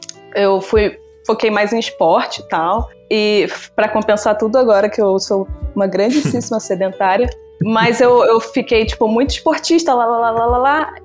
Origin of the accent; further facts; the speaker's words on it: Niterói, Rio de Janeiro, Brazil; Eu sou de Niterói, na verdade, e aí eu sempre ia lá pro Rio